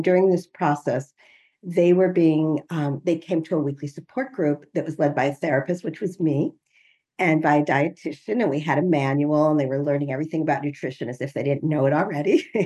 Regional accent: Chicago, Illinois, United States; I'm from the Chicago area, and I knew I'd be settling back here

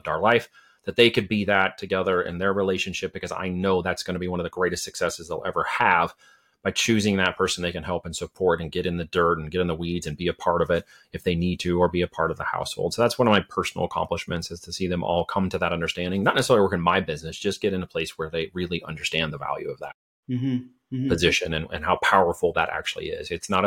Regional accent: Oregon, United States; I grew up on the West Coast, actually in Oregon, and I thought winters were tough when we went to the mountains at 7,000 feet

